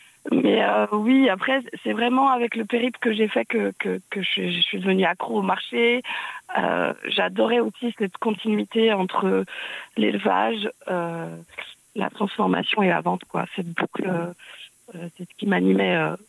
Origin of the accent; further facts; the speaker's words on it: Bourgogne-Franche-Comté, France; En plus, moi, je suis partie du Morvan pendant 10 ans, faire un peu le tour de France pour apprendre.